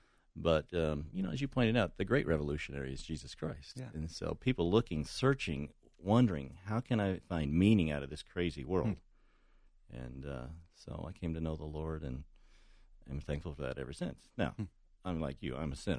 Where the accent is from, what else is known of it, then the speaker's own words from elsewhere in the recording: Boulder, Colorado, United States; Well, I was growing up in Boulder in the 60s, and that was a trip.